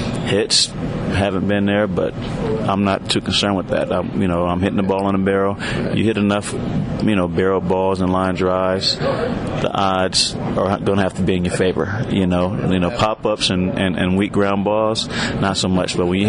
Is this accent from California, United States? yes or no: yes; California, United States; I'm from the Bay, and I don't make that up for discussion.